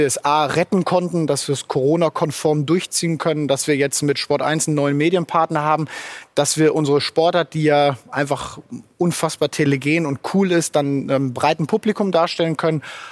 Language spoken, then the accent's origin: German; Rhineland, Germany; wie sagt man bei uns im Rheinland, gut Kohle rauszuziehen